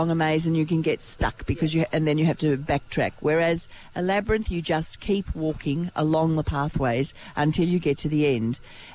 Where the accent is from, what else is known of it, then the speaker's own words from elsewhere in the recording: Flinders Island, Tasmania, Australia; Well, I grew up on Flinders Island, so I've been here since 1955.